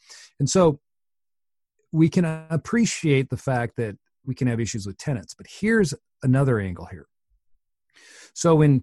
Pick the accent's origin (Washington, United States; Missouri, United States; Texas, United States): Washington, United States; And, you know, Boeing, where I'm from Washington State